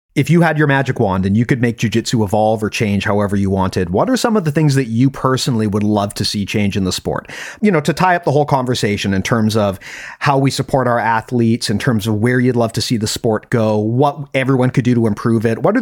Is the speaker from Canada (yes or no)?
yes; Canada; as a Canadian, hockey is tremendously popular, right, where I live